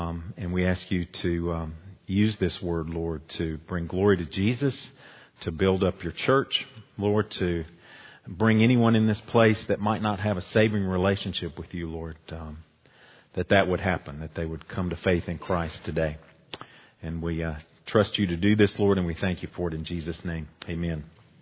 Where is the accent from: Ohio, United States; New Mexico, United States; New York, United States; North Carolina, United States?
North Carolina, United States; Boone; You know, growing up in Boone was unique.